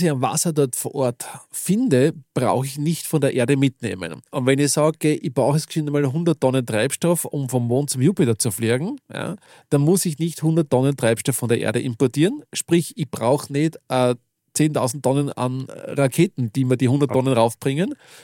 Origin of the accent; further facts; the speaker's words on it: Upper Austria, Austria; Ich darf sagen, ich bin Oberösterreicher.